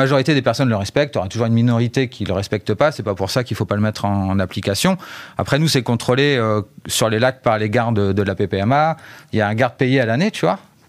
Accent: Hauts-de-France, France; je suis originaire de pas loin de chez toi, je suis originaire de l'Oise, Picardie, presque le nord, mais je me suis arrêté avant

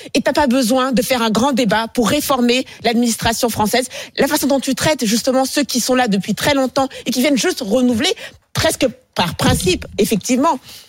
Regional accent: France; Moi, je suis française, je suis pas immigrée, mais on peut dire que je suis française de papier

